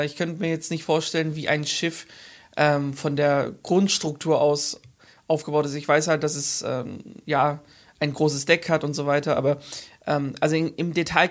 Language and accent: German; Nuremberg, Bavaria, Germany; Ich komme ja aus Nürnberg, aus Süddeutschland. Den ganzen weiten Weg.